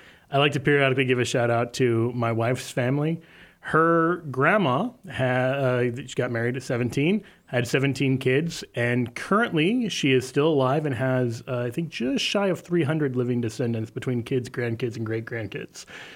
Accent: Missouri, United States; born there; I was born in Missouri. I'm a Missourian by birth and a Kansan by the grace of God.

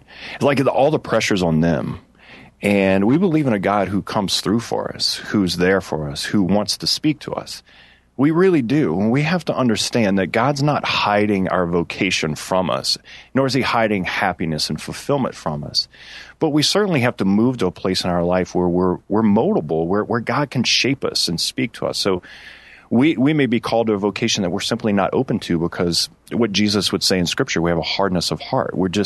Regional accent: the South, United States; I'm from the South, so that's what we do.

